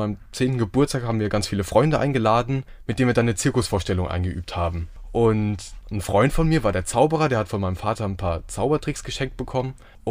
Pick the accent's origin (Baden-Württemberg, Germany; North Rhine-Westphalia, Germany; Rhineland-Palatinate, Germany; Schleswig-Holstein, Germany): Rhineland-Palatinate, Germany; Lörzweiler; Ich bin drumherum aufgewachsen in Lörzweiler, also in so einem kleinen Örtchen. Und da habe ich sozusagen meine ganze Kindheit eigentlich verbracht.